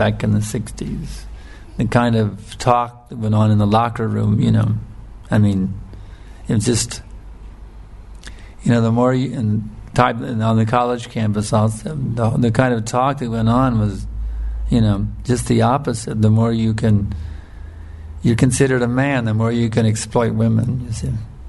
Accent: United States; that was the whole mood growing up in America.

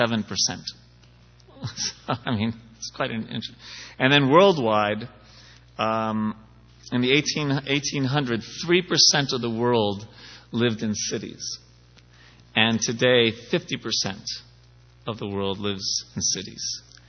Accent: New York City, New York, United States; I wouldn't know. I'm from New York City.

